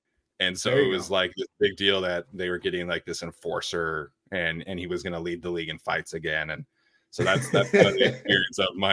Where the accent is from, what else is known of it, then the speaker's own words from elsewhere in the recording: Salt Lake City, Utah, United States; Where I grew up in Salt Lake City, they have they used to be called the Salt Lake City Grizzlies.